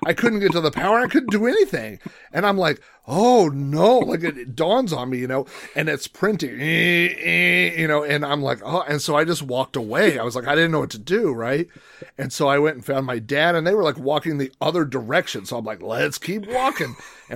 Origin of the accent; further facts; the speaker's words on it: Oklahoma, United States; I'm from Oklahoma, so I'm going to say gyro.